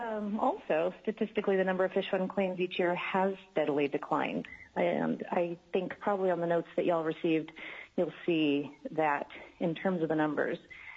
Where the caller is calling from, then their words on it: Homer, Alaska, United States; I'm calling in from Homer